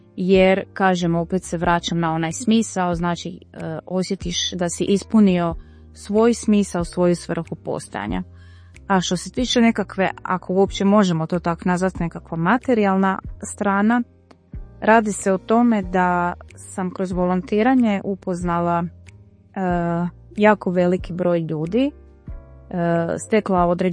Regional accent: Vinkovci, Vukovar-Syrmia County, Croatia; živim i dolazim iz Vinkovaca.

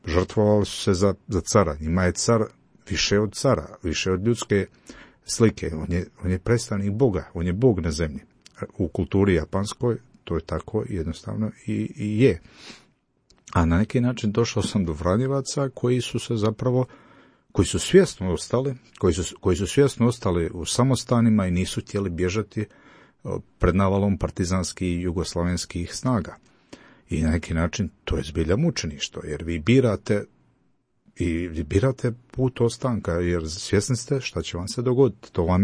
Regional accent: Široki Brijeg, Federation of Bosnia and Herzegovina, Bosnia & Herzegovina; also born or lived in Mostar; dolazim iz Širokog Brijega, rođen sam u Mostaru, osnovnu školu i gimnaziju fra Dominika Mandića završio sam na Širokom Brijegu.

